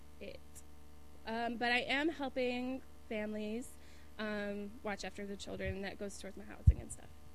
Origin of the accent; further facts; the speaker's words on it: Walnut, Illinois, United States; now in Chicago, United States; I'm 25. I am initially from Walnut, Illinois. It's a small little itty-bitty town in the middle of a cornfield. 1,500 people. But I live in Chicago. I've lived in Chicago for 3 years for school.